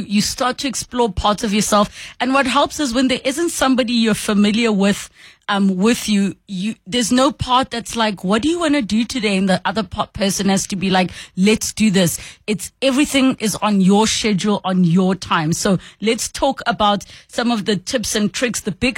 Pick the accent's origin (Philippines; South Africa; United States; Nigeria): South Africa; there are so many places where it is extremely safe to travel as a South African individual